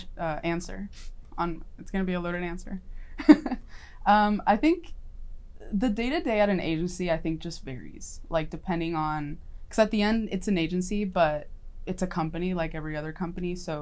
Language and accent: English; San Antonio, Texas, United States; now in Houston, United States; And I'm originally from San Antonio, actually.